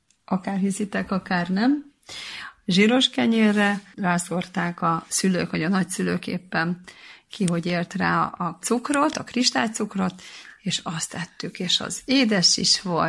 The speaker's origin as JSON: {"language": "Hungarian", "country": "Hungary", "tie": "born or raised there", "lives_now": "Budapest, Hungary", "said": "én vidéken nőttem fel, és ugye sokat voltam szabadidőben a nagyszülőknél"}